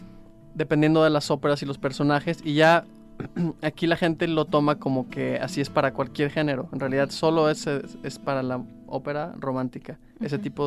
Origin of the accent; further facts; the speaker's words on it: Mexico; moved away as an adult; yo como buen mexicano, cuando llegué ahí hace no sé cuántos años, a los 19 años, en el 99